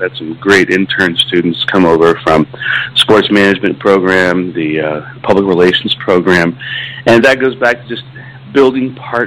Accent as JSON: {"language": "English", "town": "Pekin", "region": "Illinois", "country": "United States", "tie": "born or raised there", "said": "I grew up in Pekin. I grew up in Pekin."}